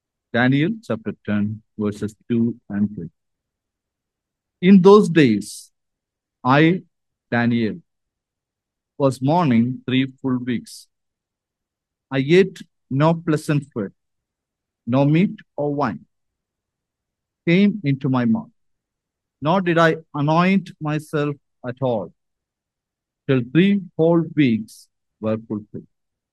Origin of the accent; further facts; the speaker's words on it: Thiruvananthapuram, Kerala, India; English is a second language; I born and brought up in Trivandrum, the capital city of Kerala in southern part of India.